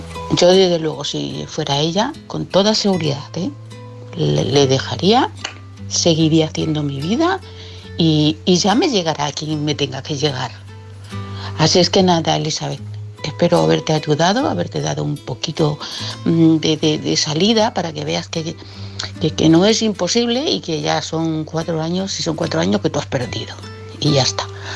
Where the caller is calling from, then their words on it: Barcelona, Catalonia, Spain; de Barcelona.